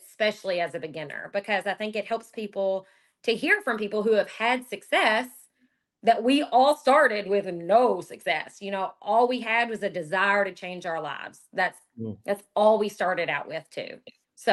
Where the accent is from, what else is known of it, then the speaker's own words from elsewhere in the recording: Kentucky, United States; I'm from Kentucky. Here, I tell people all the time, we are coal miners, farmers, healthcare workers, and educators.